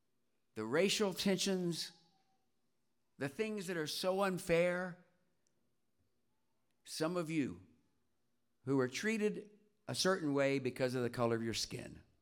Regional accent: Tennessee, United States; When I grew up in Tennessee, and one of the favorite places to go growing up was Gatlinburg, Tennessee.

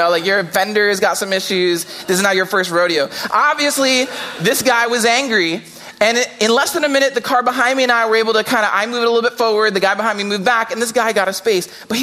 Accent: New Jersey, United States; I moved here from New Jersey, and so I didn't even really want to do this.

